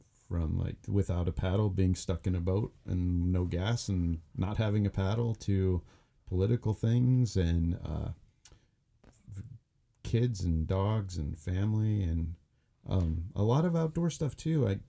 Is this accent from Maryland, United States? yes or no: no; Bethel, Alaska, United States; rural Alaska that I had plenty of my friends growing up in Bethel.